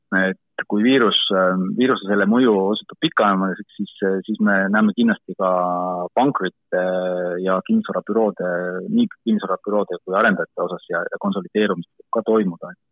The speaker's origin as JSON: {"language": "Estonian", "country": "Finland", "second_language": "Estonian", "said": "kuna ma ise olen Soomest pärit, siis ma ikka jälgin Soomet kõige rohkem"}